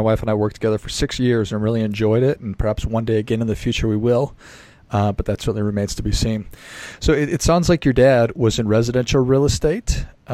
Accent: Minnesota, United States; So I am not from the Bay Area, Spencer. I'm from a small town in Minnesota, and we didn't have a real heavy metal scene.

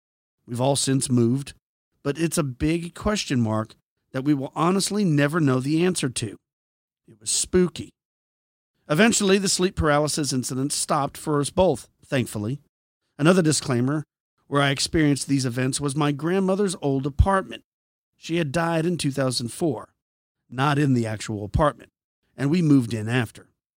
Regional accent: Dorchester, Massachusetts, United States; Now, I'm from Dorchester, Massachusetts, a very old and historic neighborhood of Boston.

